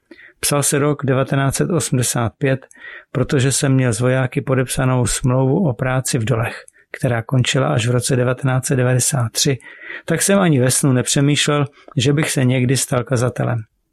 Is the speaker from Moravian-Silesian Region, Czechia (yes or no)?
yes; Havířov, Moravian-Silesian Region, Czechia; Pocházím z Havířova, původně z hornické a později z kazatelské rodiny.